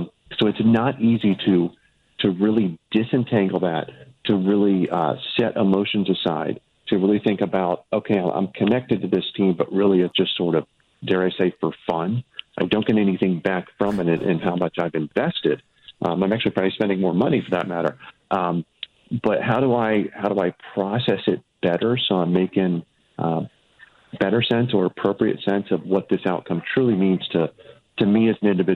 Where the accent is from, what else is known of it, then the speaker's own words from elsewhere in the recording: Midwest, United States; I grew up in the Midwest